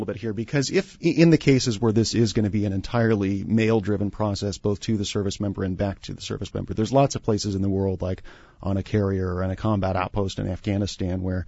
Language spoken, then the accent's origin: English; Arizona, United States; I think my home state, Arizona, lets you upload things onto their website